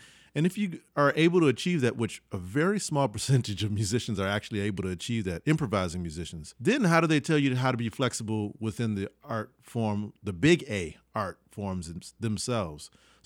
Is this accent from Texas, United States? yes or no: yes; Houston, Texas, United States; I grew up in Houston, Texas, and my parents collected a lot of work. So I had a house full of lots of pottery by Texas-based artists